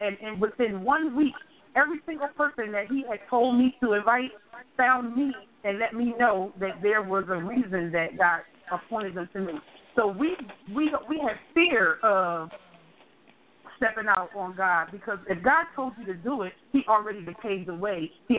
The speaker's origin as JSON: {"language": "English", "town": "Philadelphia", "region": "Pennsylvania", "country": "United States", "tie": "born or raised there", "lives_now": "Georgia, United States", "said": "because I'm from Philadelphia, born and raised, but I live in Georgia now."}